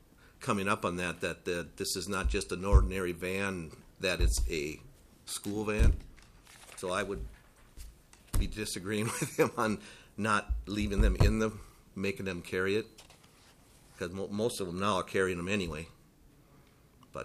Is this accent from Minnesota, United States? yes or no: yes; Monticello, Minnesota, United States; I'm from Monticello, Minnesota.